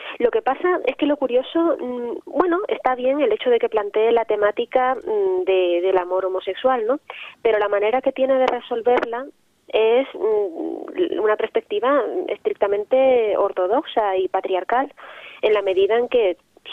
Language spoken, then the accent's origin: Spanish; Las Palmas, Canary Islands, Spain; born there; la Universidad de Las Palmas, que es donde yo nací